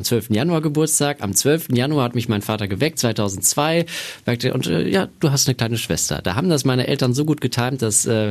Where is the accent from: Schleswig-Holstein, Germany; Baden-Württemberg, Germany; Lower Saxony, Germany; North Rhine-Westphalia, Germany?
North Rhine-Westphalia, Germany; Nein, ich komme aus dem Pott.